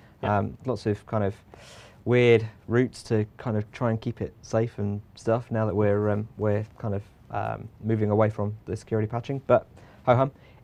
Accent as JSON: {"language": "English", "country": "United Kingdom", "said": "being British"}